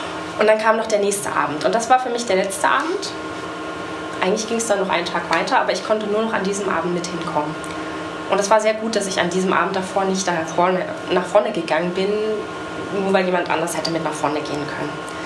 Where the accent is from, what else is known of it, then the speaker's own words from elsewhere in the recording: Zschopau, Saxony, Germany; also born or lived in Leipzig; geboren in Leipzig und dann war es aber so, dass ich nach der 4. Klasse im Erzgebirge bei Zschopau oder in Zschopau in die Schule gegangen bin, denn meine Eltern sind aus beruflichen Gründen dahin gezogen.